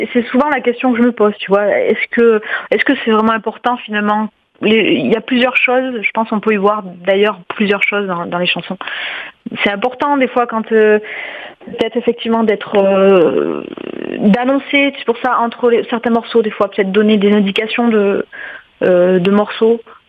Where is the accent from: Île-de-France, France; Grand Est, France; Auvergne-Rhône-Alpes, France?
Auvergne-Rhône-Alpes, France; j'étais rentrée chez moi en Auvergne, enfin dans le Cantal